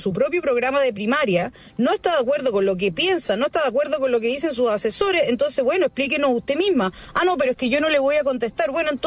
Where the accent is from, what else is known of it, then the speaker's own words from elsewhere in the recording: Chile; Uno como chileno común quiere saber qué es lo que realmente piensa Jeanette Jara